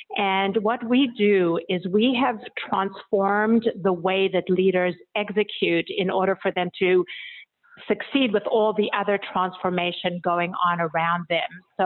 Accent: South Africa; accent: South African; also born or lived in Europe; now in Bethesda, United States; based just outside Washington, D.C. in Maryland, Bethesda, Maryland. But my accent is from South Africa, where I was born, but I grew up in Europe. So a bit of a mix.

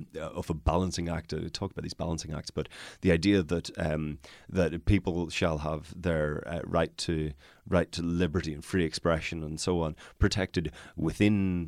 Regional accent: Northern Ireland, United Kingdom; As those who are not from these islands will not be aware, I am from Northern Ireland.

